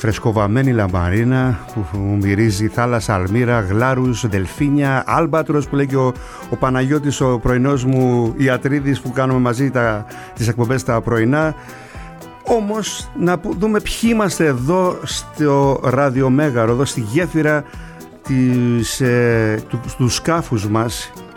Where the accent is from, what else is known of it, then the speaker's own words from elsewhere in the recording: Kasos, South Aegean, Greece; μία άλλη μαντινάδα από το νησί μου την Κάσο